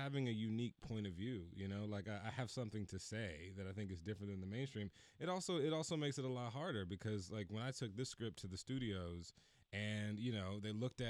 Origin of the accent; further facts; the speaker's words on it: Houston, Texas, United States; I grew up, you know, I grew up in Houston and grew up in an all black neighborhood.